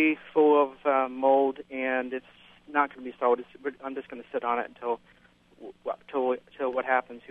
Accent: New Orleans, Louisiana, United States; I am from New Orleans. I had been living there for about 16 years after college.

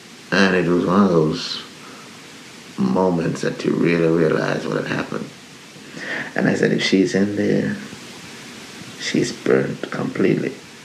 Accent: Jamaica; I mean, I'm from Jamaica, where we used to have goats and stuff, but never anything like this.

